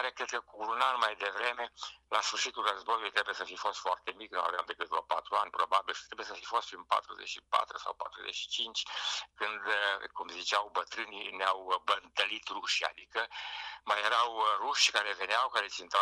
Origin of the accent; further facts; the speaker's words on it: Maramureș County, Romania; eram la grădiniță, pentru că atunci era deja o grădiniță în satul meu de lângă Baia Mare